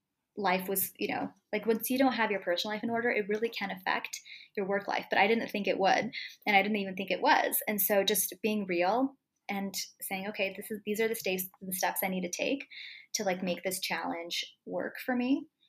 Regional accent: San Diego, California, United States; moved away as an adult; I had just gotten married and moved cross country. I was born and raised in San Diego my whole life, so I never really lived anywhere else.

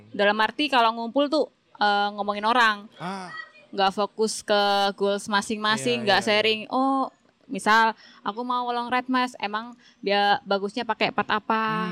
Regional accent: East Java, Indonesia; aku dari Jawa Timur

